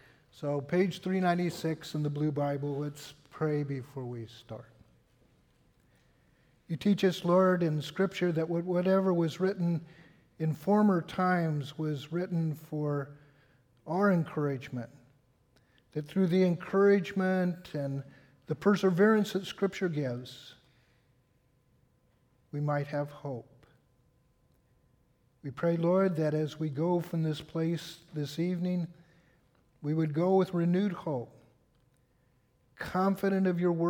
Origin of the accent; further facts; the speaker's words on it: the American West, United States; I grew up in the American West, and you know, there's a sense in which Esther reads like some of those Western stories that we who grew up in the West really love, you know?